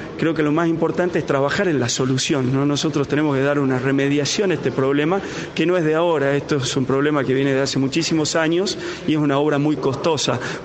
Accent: Salta, Argentina; los beneficiarios somos todos los salteños

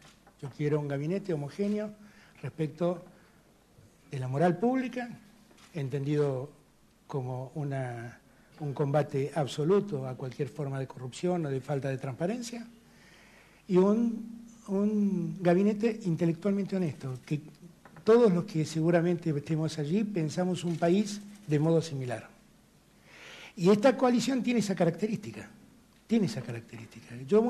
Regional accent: Buenos Aires, Argentina; yo soy muy porteño.

